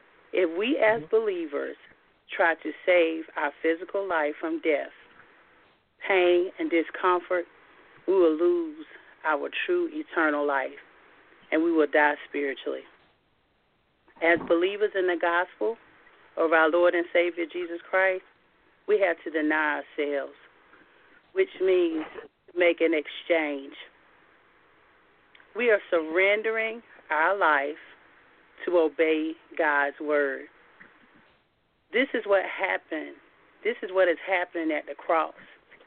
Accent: Rocky Mount, North Carolina, United States; I'm from Rocky Mount, North Carolina.

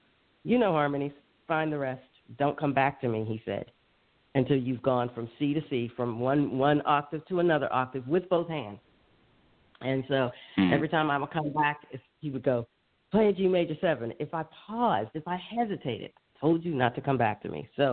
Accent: Pittsburgh, Pennsylvania, United States; now in New York, United States; I was moving from Mayberry RFD, like, and then to New York, and from Pittsburgh, just like upper middle class, and then into New York.

